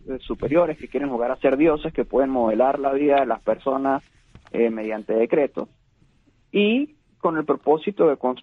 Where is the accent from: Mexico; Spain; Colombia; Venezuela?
Venezuela; todos nosotros que crecimos en la Venezuela del chavismo entendimos cómo el proceso de igualar es destruir